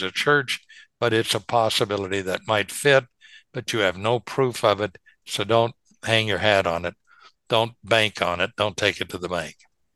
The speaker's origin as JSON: {"language": "English", "region": "Kansas", "country": "United States", "tie": "born or raised there", "said": "Some people that I knew where I grew up in Western Kansas had horses"}